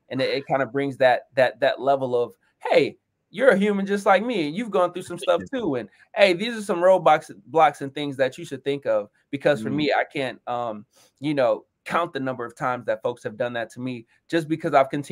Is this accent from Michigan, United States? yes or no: yes; Detroit, Michigan, United States; I'm originally from Detroit, but I moved to where I currently live, Grosse Pointe.